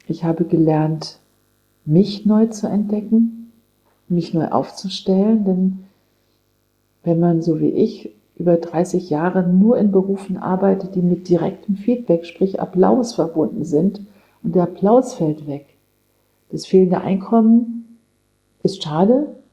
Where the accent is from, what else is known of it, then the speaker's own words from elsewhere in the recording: Kassel, Hesse, Germany; Ich habe entdeckt, wie schön meine Heimat ist, Nordhessen. Ich bin ja in Kassel geboren